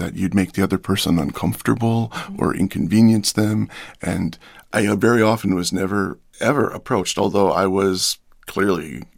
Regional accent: Indianapolis, Indiana, United States; born there; also born or lived in Cincinnati / Detroit / Ottawa / Holland; now in Upstate New York, United States; I was born in Indianapolis. That's where Dad's work was and where Mom said, oop, time to go to the hospital. And then to Cincinnati, Detroit, Ottawa, Canada.

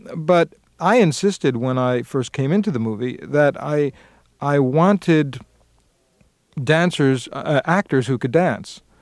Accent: Queens, New York, United States; And I grew up in Queens. We didn't dirty dance, apparently, in the basements of Queens.

